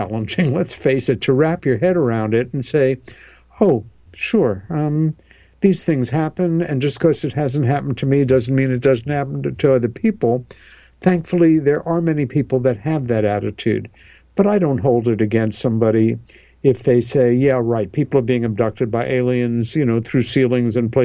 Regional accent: New York, United States; the childhood UFO sighting that I had with my sister Helen over the house that we grew up in on Long Island, New York

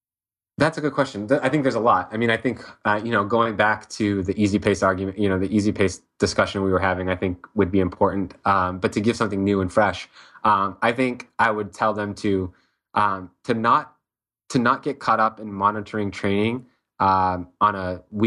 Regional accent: Maine, United States; I grew up in Maine, and okay.

